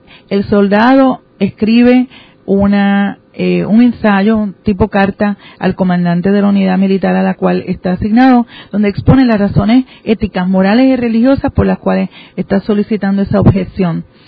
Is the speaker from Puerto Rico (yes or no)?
yes; Puerto Rico; aquí somos de Puerto Rico, estamos acá.